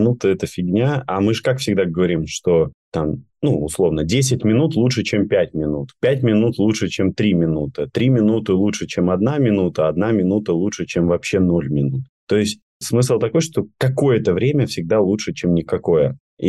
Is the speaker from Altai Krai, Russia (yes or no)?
no; Saint Petersburg, Russia; Вот я, как петербуржец, просто реально я обожаю гулять по Питеру